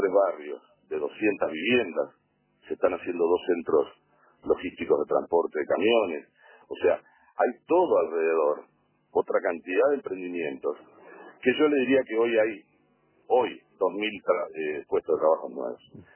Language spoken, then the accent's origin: Spanish; Uruguay